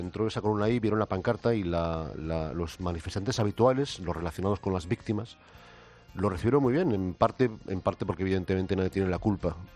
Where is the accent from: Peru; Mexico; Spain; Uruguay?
Spain